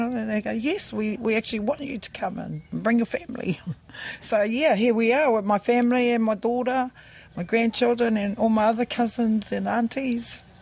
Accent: Waiohau, Bay of Plenty, New Zealand; No, I'm from Waiohau, Merupara. I am from Te Tika. My parents come from Mapo.

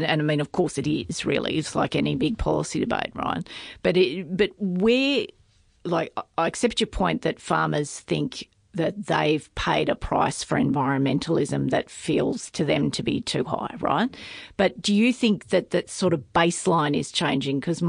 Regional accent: Tamworth, New South Wales, Australia; But I mean, I grew up in the regions. I grew up in Tamworth, but I'm a long way from that now.

